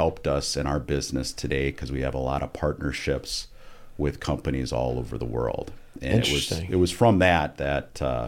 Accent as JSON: {"language": "English", "town": "Rochester", "region": "Minnesota", "country": "United States", "tie": "born or raised there", "said": "I was, yes. I was born here in Rochester and went to kindergarten at Bamber Valley, which has grown quite a bit in size since I was there."}